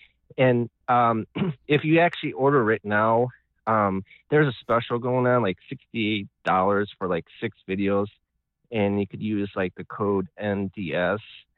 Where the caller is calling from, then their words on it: Cleveland, Ohio, United States; from Cleveland, Ohio.